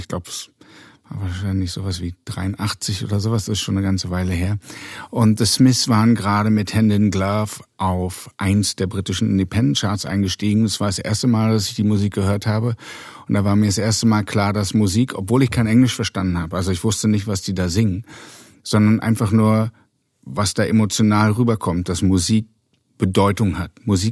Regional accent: Berlin, Germany; Und ansonsten bin ich aber in Friedrichshain zur Schule gegangen.

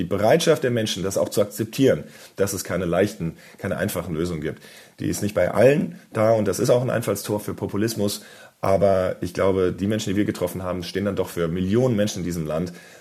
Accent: Wiesbaden, Hesse, Germany; ich habe zum Beispiel zum ersten Mal in meiner Heimatstadt Wiesbaden gedreht

